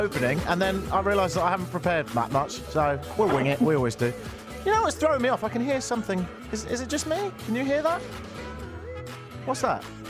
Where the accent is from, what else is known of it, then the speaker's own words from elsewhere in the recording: England, United Kingdom; I'm from England, and I went back there for a few weeks to see family.